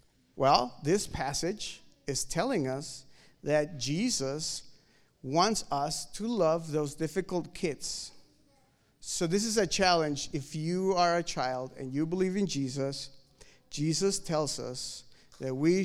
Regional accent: Mexico; It's happening in my country. I'm from Mexico

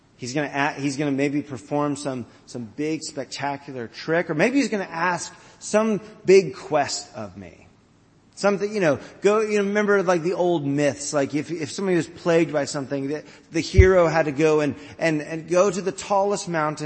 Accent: Atlanta, Georgia, United States; It reminds me of growing up in Atlanta, we had the Chattahoochee River.

